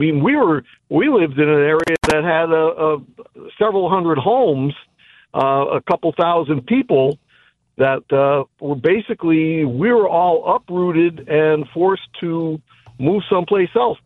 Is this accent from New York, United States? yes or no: no; Laurel Run, Pennsylvania, United States; I was born and I was raised in Laurel Run. We were dislocated from that area.